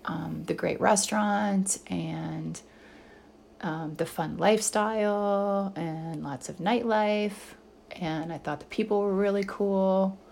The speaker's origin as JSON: {"language": "English", "region": "Michigan", "country": "United States", "tie": "born or raised there", "lives_now": "Los Angeles, United States", "said": "Where I grew up in Michigan was a very small town, and LA is, you know, huge."}